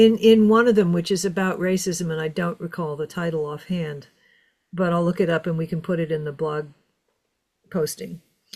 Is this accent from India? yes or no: no; New York, United States; also born or lived in Ithaca, United States; I grew up in New York State. Well, I grew up just outside New York City. My parents were Democrats. And then I lived in Ithaca, New York